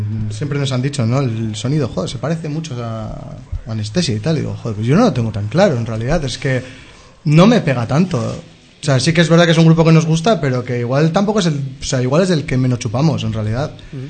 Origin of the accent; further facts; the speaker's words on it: Sestao, Basque Country, Spain; first language Spanish; soy de Sestao y la realidad en Sestao es que si vas a por el pan en euskera, sí, te miran raro. Sí. Entonces, al final, yo siempre he dicho, yo hablo en euskera, trabajo en euskera, pero pienso en castellano y mi idioma materno es el castellano.